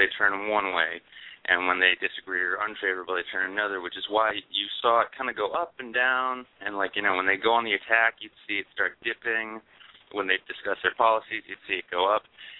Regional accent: New England, United States; But having, you know, I come from New England, and I'm familiar with Mitt Romney from his time as governor of Massachusetts.

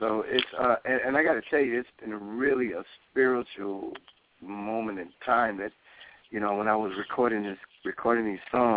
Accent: Alabama, United States; born there; also born or lived in New York; I was born in Alabama, but I went to school in New York and Alabama.

